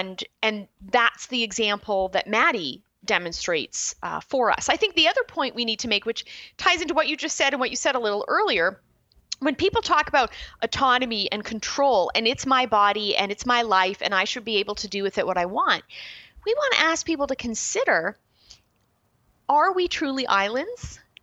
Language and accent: English; Canada; now in United States; I'm originally a Canadian, although I'm in the States now. So I look and grieve at my own country